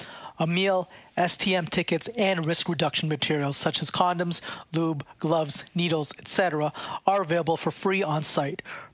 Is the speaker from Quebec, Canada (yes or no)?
no; Toronto, Ontario, Canada; now in Ottawa, Canada; since I'm originally from Toronto.